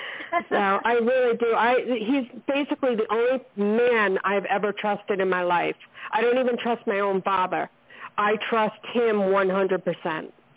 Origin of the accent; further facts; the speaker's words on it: New York, United States; How you doing? What you doing today? I'm from New York, blah, blah, blah, blah, blah.